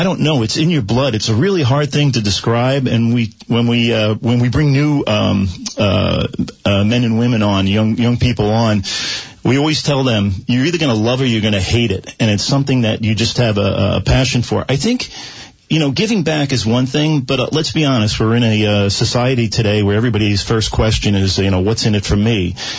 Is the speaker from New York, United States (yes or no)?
yes; New York, United States; So where I grew up on New York and Long Island, this was kind of a way of life.